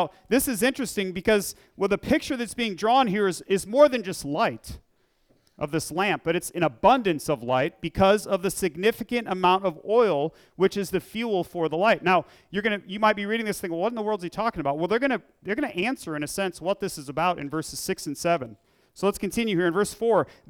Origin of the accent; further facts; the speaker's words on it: Iowa, United States; also born or lived in Minnesota; growing up in Iowa and Minnesota, I don't recall ever seeing any cotton fields.